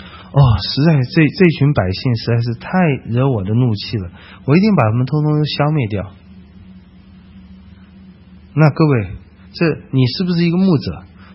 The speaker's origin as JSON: {"language": "Chinese", "country": "China", "said": "在我们中国人里面也是，好像总是传子不传贤"}